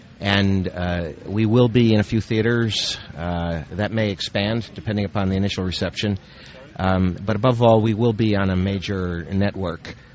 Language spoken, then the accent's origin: English; District of Columbia, United States; I grew up near Washington, D.C., and my father was a Jewish professor at Catholic University, Georgetown University. I grew up with the greatest respect for Catholicism.